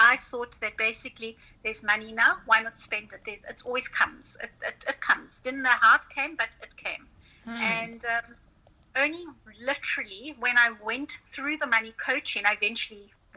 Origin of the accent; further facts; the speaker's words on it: South Africa; I grew up with around a lot of poverty. I grew up in South Africa and with a mom who was widowed at a very young age with three older brothers and one younger brother.